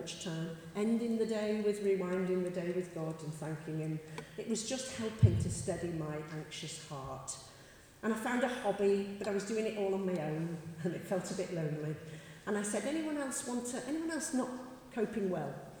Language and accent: English; Isle of Man; moved away as an adult; now in Nottingham, United Kingdom; I come from the Isle of Man. So, anyone know the Isle of Man? No? Yes, there we go. One person. Great. I accidentally popped to Nottingham for a job 40 years ago